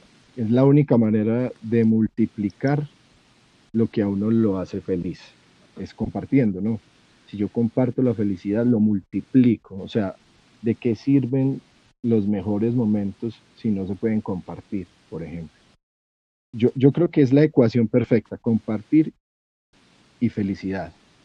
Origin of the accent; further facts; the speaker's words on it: Manizales, Caldas, Colombia; uno sentirse orgulloso no porque soy de Manizales, que obvio me siento orgulloso, pero que soy de la tierra